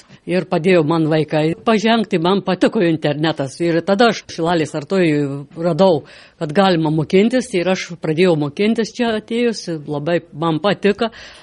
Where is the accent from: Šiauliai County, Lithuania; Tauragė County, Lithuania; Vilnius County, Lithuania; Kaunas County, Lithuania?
Tauragė County, Lithuania; Gineikiai; Aš iš Gineikiuose, Gineikiuose yra biblioteka.